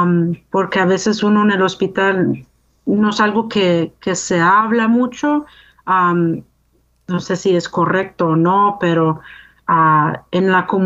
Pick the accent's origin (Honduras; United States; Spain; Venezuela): United States; Easton, Pennsylvania; yo soy de Lehigh Valley, siempre he estado en Lehigh Valley, crecí en Easton